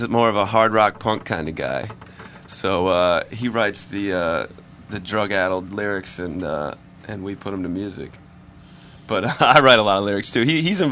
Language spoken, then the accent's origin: English; New York, United States; I'm from upstate New York